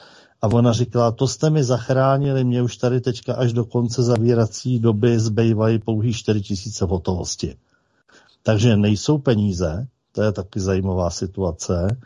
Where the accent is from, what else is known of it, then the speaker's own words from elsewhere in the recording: Tachov, Plzeň Region, Czechia; born there; also born or lived in Čistá; svoje rodné město Tachov, ale protože jsem žil velkou část svého života i v malém městečku, nebo spíš městysu Čistá u Rakovníka, kde žilo pár tisíc lidí